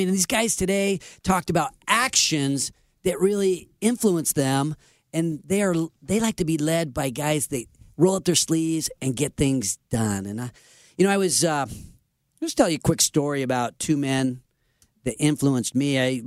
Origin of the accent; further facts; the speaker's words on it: Roseville, California, United States; I grew up here in Roseville in the Sacramento area. This is my hometown.